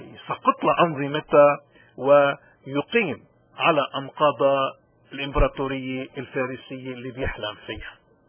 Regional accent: Lebanon; ونحن كلبنانيين نحن من حقنا كلبنانيين نعيش بأمن وبسلام وبحرية

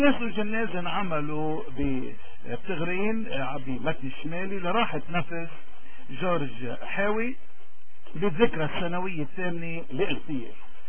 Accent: Lebanon; ولكن نحن كلبنانيين بهمنا يضل في شيء اسمه لبنان

